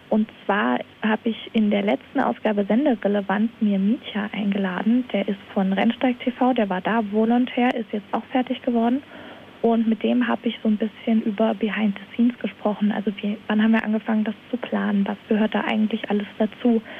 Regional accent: Thuringia, Germany; Und bei uns in Bad Harbert, wo ich ursprünglich herkomme

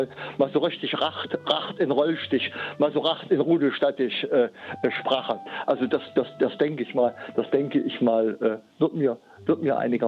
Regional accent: Rudolstadt, Thuringia, Germany; accent: Rudolstadt dialect; Meine Familie ist seit 1894 im Volkstädt ansässig. Also ich habe den Dialekt vor allem von meiner Großmutter, Jahrgang 1899, wohnhafte Rudolstädterin seit Anfang der 20er Jahre.

